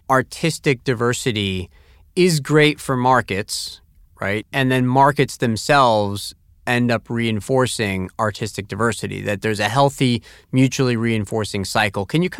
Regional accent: Tampa, Florida, United States; So even as a kid growing up in Tampa, Florida, I still was able to enjoy it.

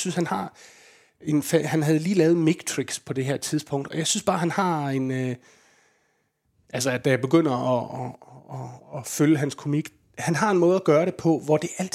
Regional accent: West Jutland, Denmark; Altså, jeg er fra Vestjylland, og han er fra Falster, ikke?

